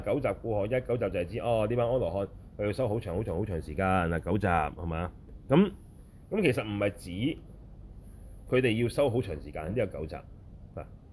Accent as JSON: {"language": "Cantonese", "country": "China", "said": "咁就未必會好似我哋中國人寫嘅詩詞咁工整啊"}